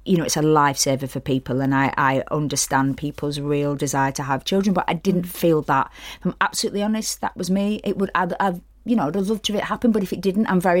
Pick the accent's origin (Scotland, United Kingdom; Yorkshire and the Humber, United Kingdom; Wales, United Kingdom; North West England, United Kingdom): North West England, United Kingdom; Bolton; growing up in Bolton as well, those sort of small places that have sort of a magic to them, but there's a dark magic there.